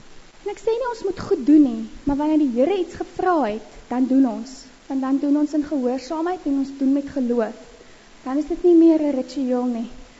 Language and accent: Afrikaans; Mossel Bay, Western Cape, South Africa; En ek kom van Mosselbaai af, ek het daar skool gegaan